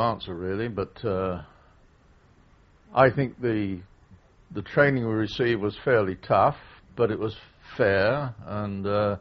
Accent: Swindon, South West England, United Kingdom; born there; I was born in Swindon, Wiltshire.

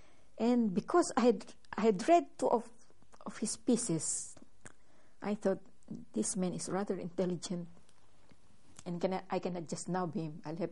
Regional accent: Philippines; You come from the United States, I come from the Philippines.

